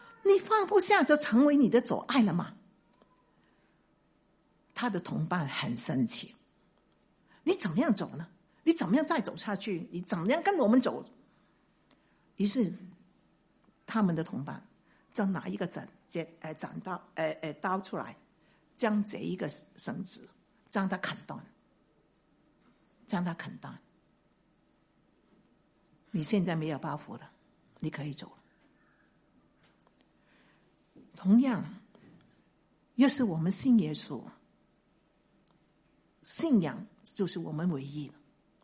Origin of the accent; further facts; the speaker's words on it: China; 特别是我们中国人相信这个永生呢是怎么样？是我们死后才有永生的，是吗？